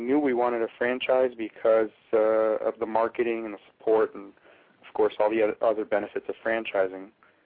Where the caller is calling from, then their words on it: Tarzana, California, United States; I'm really from Los Angeles, California, a small city called Tarzana, California. So it's inside Los Angeles.